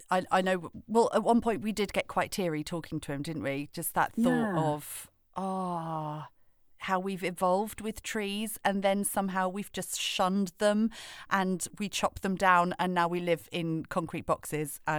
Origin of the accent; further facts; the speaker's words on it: Wales, United Kingdom; growing up in Wales, we were always in the fields and always in the woods